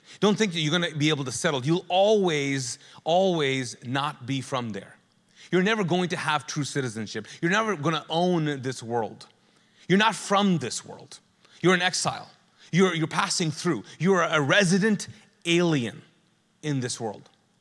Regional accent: Kuwait; also born or lived in Charleston, United States; I didn't grow up in Charleston, South Carolina, and then moved here. And actually, where I'm from is actually Kuwait. I was born and raised in Kuwait.

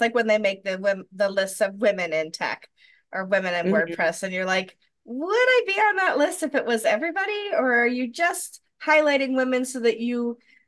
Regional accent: Rochester, New York, United States; But people make fun of Rochesterians for the way we say Rochester, as opposed to however other people say Rochester.

